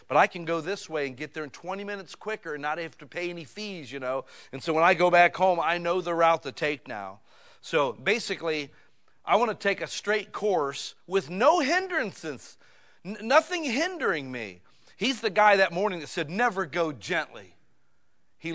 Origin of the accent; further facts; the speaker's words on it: Akron, Ohio, United States; You know, I was born and raised near Akron, Ohio. It's me and LeBron James, just to let you know.